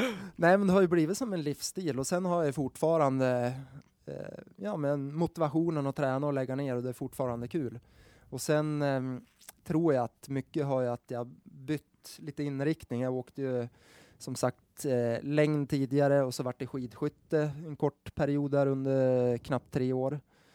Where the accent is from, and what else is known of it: Sweden